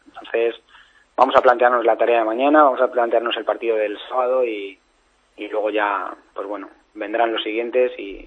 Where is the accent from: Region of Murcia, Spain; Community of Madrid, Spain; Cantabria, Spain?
Community of Madrid, Spain; Madrid; soy de Vallecas